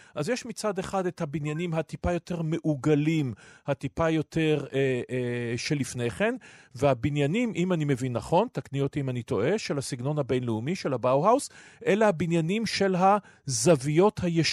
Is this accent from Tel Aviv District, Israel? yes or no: no; Haifa, Haifa District, Israel; born there; אגב גם חיפה לדעתי, עיר הולדתי